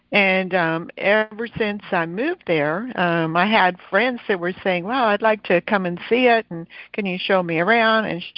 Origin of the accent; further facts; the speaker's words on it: Texas, United States; moved away as an adult; now in Panama; Just a little bit of background about me. I'm from Texas, and I've been in Panama since about 2010.